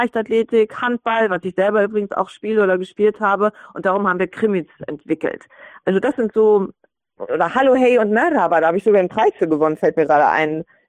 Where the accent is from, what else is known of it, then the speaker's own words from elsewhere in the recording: Hamburg, Germany; ich bin ja aus Hamburg und ich war 2-mal deutsche Jugendmeisterin im Handball.